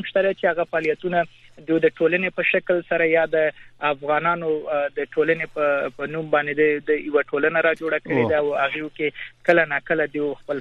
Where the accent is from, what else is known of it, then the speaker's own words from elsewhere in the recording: Kunar, Afghanistan; زه د کونړ یم